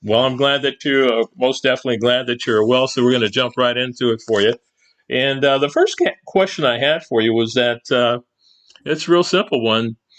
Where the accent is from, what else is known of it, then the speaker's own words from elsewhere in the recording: San Francisco, California, United States; and my personal favorite, Escape from Alcatraz, because I'm from San Francisco.